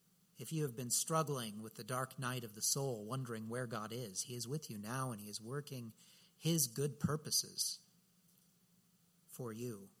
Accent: California, United States; moved away; I remember when I moved to Boston from Central California, where we had read about winter and, you know, snow is this wonderful thing that you go and you visit.

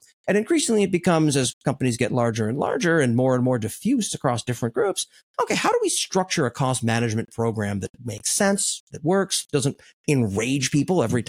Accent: Maine, United States; also born or lived in Los Angeles; now in San Francisco, United States; I grew up in Maine where it got very cold during the winters. And then I moved to Los Angeles and summer never ended.

